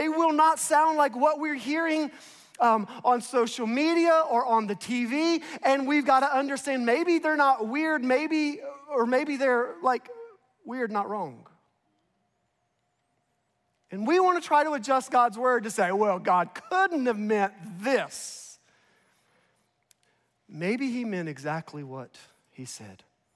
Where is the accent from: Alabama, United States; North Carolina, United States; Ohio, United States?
North Carolina, United States; So I grew up in the South, North Carolina to be specific.